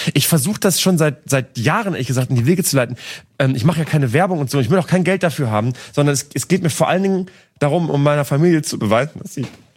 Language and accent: German; Bremen, Germany; born there; Diako, das ist der Ort, das ist das Krankenhaus, wo ich geboren bin